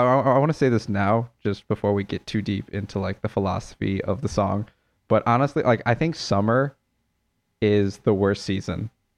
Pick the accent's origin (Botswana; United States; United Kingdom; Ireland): United States; Marathon, Wisconsin; Like for us in Marathon, what I remember is that like we're in like, you know, north central Wisconsin